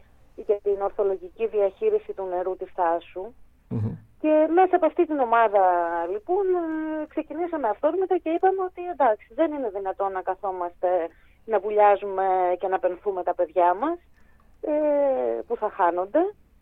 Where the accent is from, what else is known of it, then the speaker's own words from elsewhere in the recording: Thasos, Eastern Macedonia and Thrace, Greece; now in Athens, Greece; Εγώ είμαι από τη Θάσο. Μένω στην Αθήνα, αλλά είμαι από τη Θάσο, παρακολουθώ τη Θάσο.